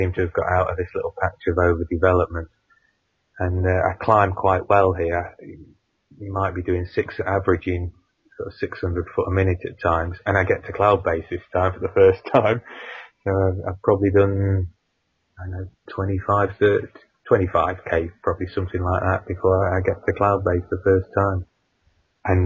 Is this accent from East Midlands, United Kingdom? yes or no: yes; East Midlands, United Kingdom; I'm actually from Nottinghamshire as a young lad.